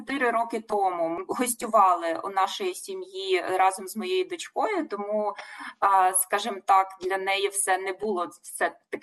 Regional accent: Truskavets, Lviv Oblast, Ukraine; also born or lived in Kyiv; Сама я родом з Західної України, з такого мальовничого маленького містечка Трускавець. Але насправді, напевно, половину свого життя я все-таки провела в столиці України, в Києві

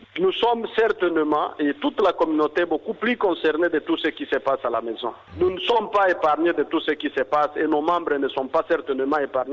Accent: DR Congo; now in Australia; nous en tant que Congolais, et ça affecte aussi toute la communauté. Puisque malgré que nous soyons ici à New South Wales, Nous avons encore nos familles qui sont au Congo.

